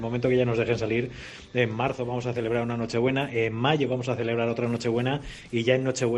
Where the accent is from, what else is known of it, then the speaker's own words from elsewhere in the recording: Valencia, Valencian Community, Spain; now in Madrid, Spain; yo soy de Valencia, pero vivo en Madrid desde hace ya casi 15 años.